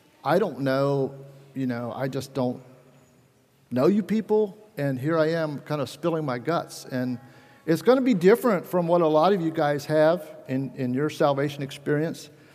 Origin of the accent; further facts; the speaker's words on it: Minerva, Ohio, United States; also born or lived in Belize; I was born in Belize, Central America. My parents were missionaries. I stayed there for about 2 years. I don't remember much about that time, but that was my start. My parents moved back to Minerva, Ohio, and it was a small community.